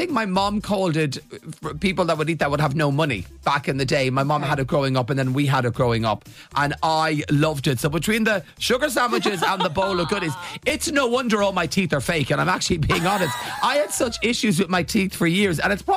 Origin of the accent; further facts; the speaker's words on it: Rathangan, Kildare, Ireland; I loved this as a child growing up in Rathangan.